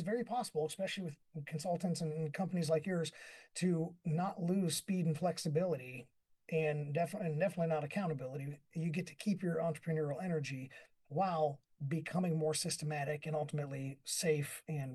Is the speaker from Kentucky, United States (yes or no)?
yes; Kentucky, United States; How do I keep maybe my Kentucky culture, my hometown touch, while growing and professionalizing myself